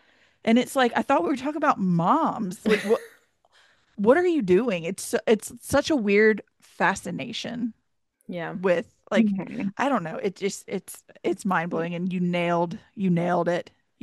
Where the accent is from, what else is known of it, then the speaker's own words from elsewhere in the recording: the South, United States; So I grew up in the South, but and I was raised in the Episcopal Church